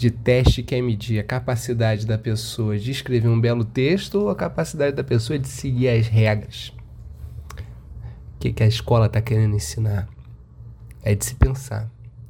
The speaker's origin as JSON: {"language": "Portuguese", "town": "Sete Lagoas", "region": "Minas Gerais", "country": "Brazil", "tie": "born or raised there", "said": "fui para minha cidade natal, Sete Lagoas, Minas Gerais"}